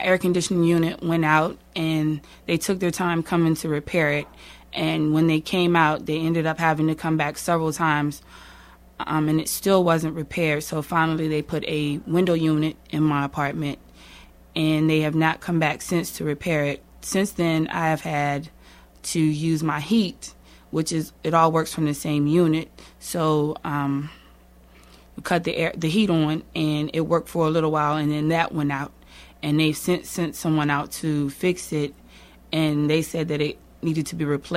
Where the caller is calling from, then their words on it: Henrico County, Virginia, United States; I am from Henrico County.